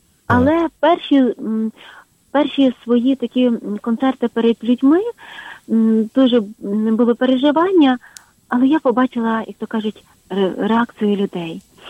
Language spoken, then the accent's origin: Ukrainian; Rozvoriany, Lviv Oblast, Ukraine; Це є містечко Глиняне на Львівщині. І родом я із Розворян. Це сусіднє село.